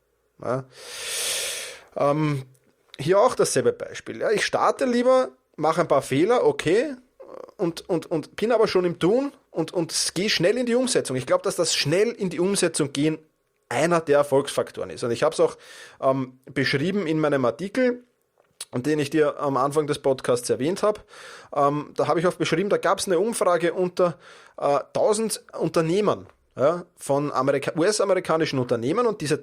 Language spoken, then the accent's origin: German; Vienna, Austria; Oder wenn das Seminar in Wien, in meiner Heimatstadt war, dann fahre ich einfach 2 Tage weg.